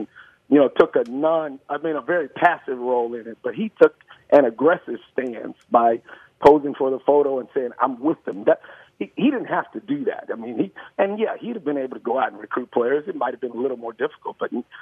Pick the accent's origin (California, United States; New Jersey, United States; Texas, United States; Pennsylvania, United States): Texas, United States; And that's because, like I said, I'm from Texas.